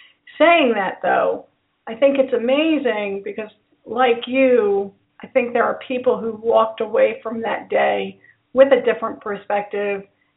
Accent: New Jersey, United States; now in Louisville, United States; and I'm recording live in from Louisville, but I'm an East Coast girl, and I think your story, because I'm from North Jersey, but originally I'm from North Jersey and spent most of my childhood

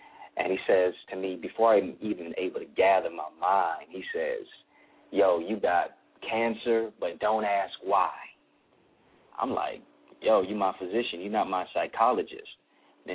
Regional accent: Detroit, Michigan, United States; also born or lived in Kingston, Jamaica; Yeah, I'm from Detroit. I'm raised here in the city, but I also grew up in Kingston, Jamaica.

